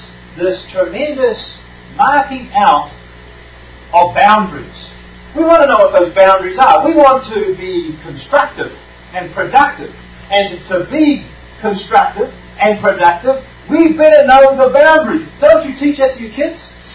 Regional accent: New Zealand; Now, man, when I was growing up in New Zealand, in high schools, they had corporal punishment.

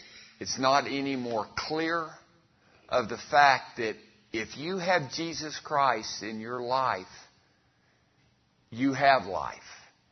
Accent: Artesia, New Mexico, United States; I grew up over in Artesia, New Mexico, a little town over there in southeast New Mexico.

